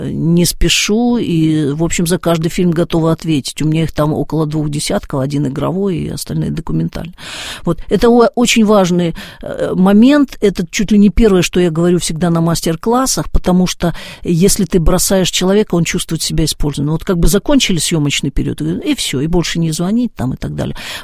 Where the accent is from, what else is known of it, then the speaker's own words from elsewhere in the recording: Ukraine; я родилась и выросла на Украине, и у меня мама украинка, папа русский.